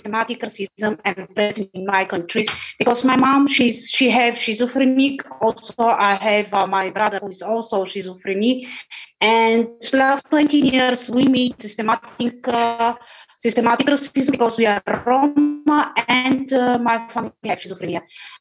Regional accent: Bulgaria; English is a second language; I will be very short to express my history in Bulgaria in English. So, like a Romani woman, I need a lot of systematic racism and oppression in my country

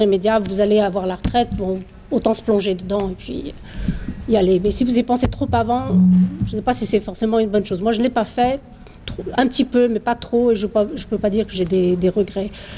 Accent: France; comme je suis française, donc ça me paraît plutôt normal de le faire.

